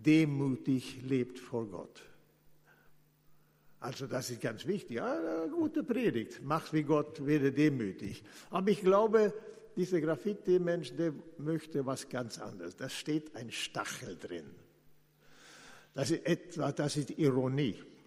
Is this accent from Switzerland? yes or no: yes; Lucerne, Switzerland; als ich zu meiner Heimatstadt in Luzern fahre